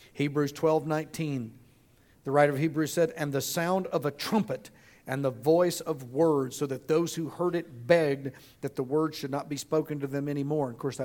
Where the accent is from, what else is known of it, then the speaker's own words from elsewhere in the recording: Arkansas, United States; we grew up in Arkansas, and a little north of us, creeks were clear.